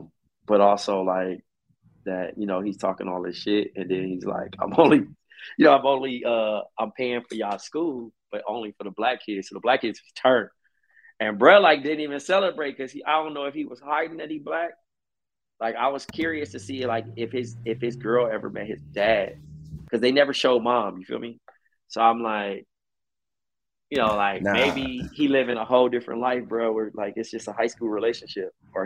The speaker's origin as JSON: {"language": "English", "town": "Compton", "region": "California", "country": "United States", "said": "And it's funny because being American, especially African American, you would think, especially me growing up, right? I'm from Compton."}